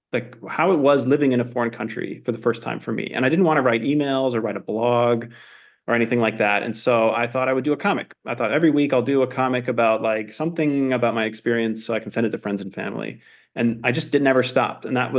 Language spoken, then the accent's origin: English; New Mexico, United States; also born or lived in Switzerland; now in Germany; Well, I was born in Switzerland, and then that's where the fellowship begins. And then my parents moved to the States. We moved to New Mexico